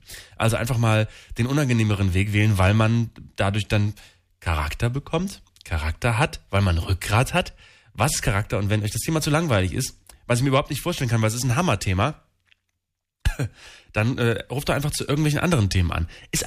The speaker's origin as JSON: {"language": "German", "town": "Fegesack", "region": "Bremen", "country": "Germany", "tie": "born or raised there", "said": "Ja, meine Heimat, das ist mein Heimatörtchen."}